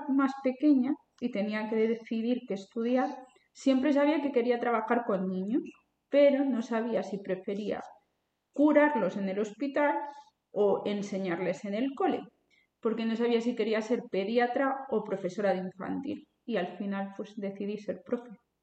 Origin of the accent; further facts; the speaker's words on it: Vigo de Sanabria, Castile and León, Spain; Vigo de Sanabria, que es mi pueblo.